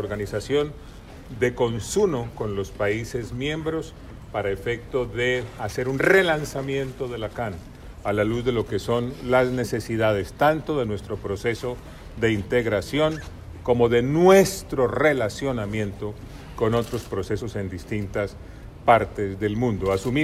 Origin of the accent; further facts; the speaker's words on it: Colombia; hace 50 años esta organización nació en mi país, nació en Colombia.